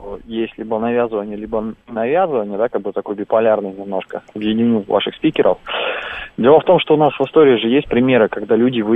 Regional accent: Odesa, Odesa Oblast, Ukraine; Ну, на самом деле, я так скажу, я рос на Украине, в Одессе.

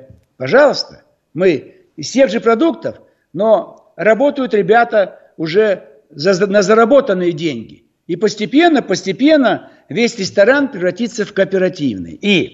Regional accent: Almaty, Kazakhstan; декабрь 86 года, Алма-Ата, мой родной город.

